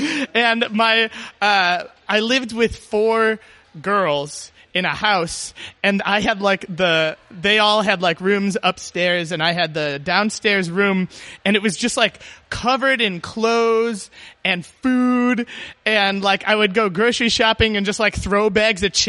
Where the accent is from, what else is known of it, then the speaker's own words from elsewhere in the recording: Chicago, Illinois, United States; I grew up in Chicago, and a friend of mine that grew up here